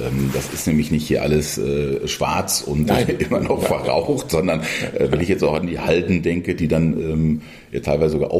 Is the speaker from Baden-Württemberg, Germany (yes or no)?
no; Datteln, North Rhine-Westphalia, Germany; ich komme jetzt eher aus Datteln, Erkenschwick, ehemalige Zechenstätte